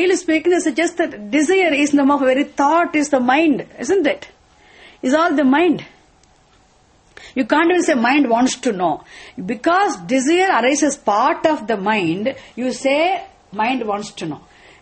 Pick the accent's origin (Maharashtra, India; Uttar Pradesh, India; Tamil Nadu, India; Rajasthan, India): Tamil Nadu, India; Coimbatore; come on, I have come from Coimbatore, I am from India.